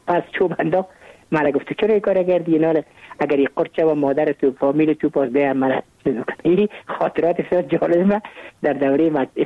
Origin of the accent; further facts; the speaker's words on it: Kabul, Afghanistan; ما متولد کابل هستم، در نایی اول کابل تولد شدیم.